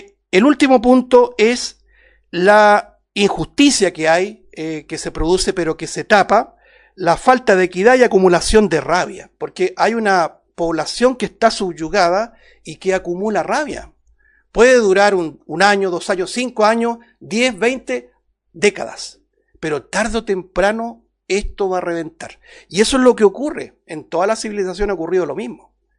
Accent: Chile; nosotros como chilenos lo vivimos o lo estamos viviendo a partir del año pasado.

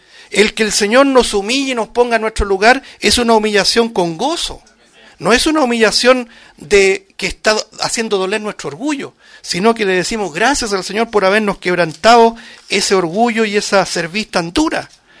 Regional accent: Chile; Aún lo que estamos viviendo localmente como chilenos

